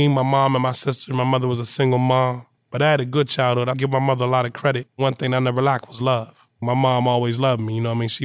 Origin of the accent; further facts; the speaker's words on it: Pennsylvania, United States; I grew up on Collins Avenue. And at the time, we had three high-rise buildings, a lot of drugs, a lot of dope in my community. And so watching the whole East Liberty transform